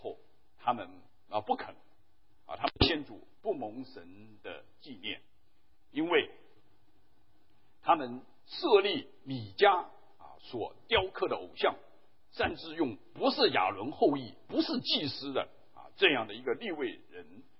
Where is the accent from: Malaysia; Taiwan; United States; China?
China; 我们中国人需要啊，在这方面能够看见一个父亲